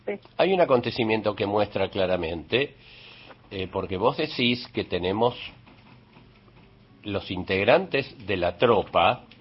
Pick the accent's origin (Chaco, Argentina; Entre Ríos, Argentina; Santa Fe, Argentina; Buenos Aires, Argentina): Buenos Aires, Argentina; born there; a los que nacimos en Buenos Aires